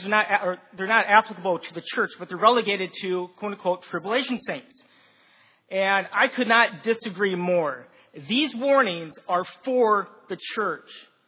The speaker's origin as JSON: {"language": "English", "region": "Wisconsin", "country": "United States", "lives_now": "New Jersey, United States", "said": "I'm originally from Wisconsin. I'm exiled in New Jersey."}